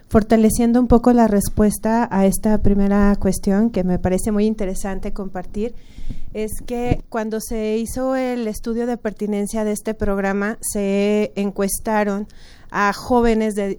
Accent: Mexico; también es una responsabilidad como mexicanos preservar nuestra cultura, preservar nuestra historia

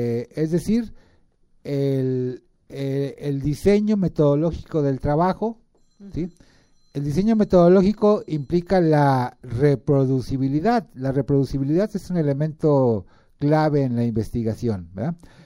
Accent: Mexico; como buenos mexicanos, el último día es la afluencia más grande

